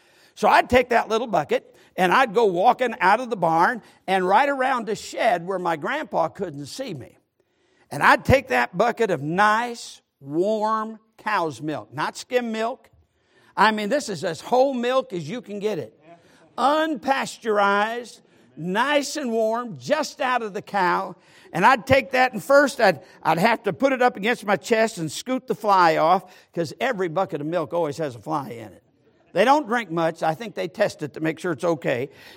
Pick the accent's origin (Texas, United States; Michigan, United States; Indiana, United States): Michigan, United States; Sturgis; the farm that was just about 7 miles outside of Sturgis, Michigan, my hometown, and my grandpa was a farmer